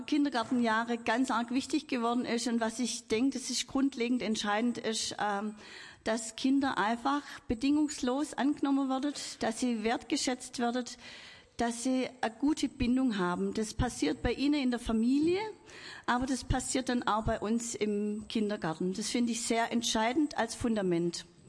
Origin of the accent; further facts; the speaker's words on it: Dornhan, Baden-Württemberg, Germany; Ich wohne in Dornhan, ich komme aus Dornhan.